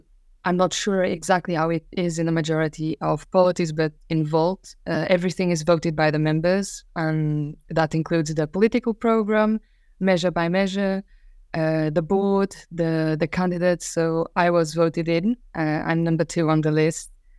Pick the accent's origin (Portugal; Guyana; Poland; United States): Portugal; Albufeira, Algarve; English is a second language; also born or lived in Lisbon / Netherlands; I'm from Portugal. I was born in Albufeira and I studied in Lisbon.